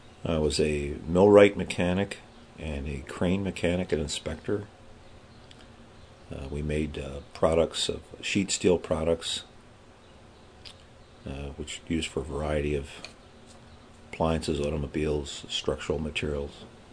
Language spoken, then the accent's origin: English; Pennsylvania, United States; I was born in Uniontown, Pennsylvania, which is in the southwestern part of the state, but I was raised in the southeastern part of Pennsylvania, outside of Philadelphia. Went to Clifton Heights High School.